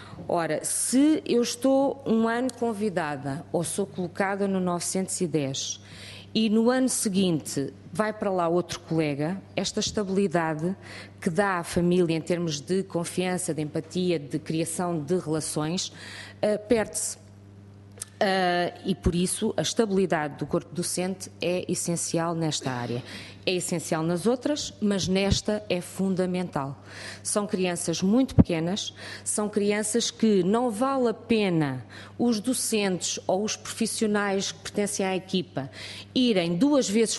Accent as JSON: {"language": "Portuguese", "region": "Faro", "country": "Portugal", "said": "da minha área, que sou do Distrito de Faro, é por convites"}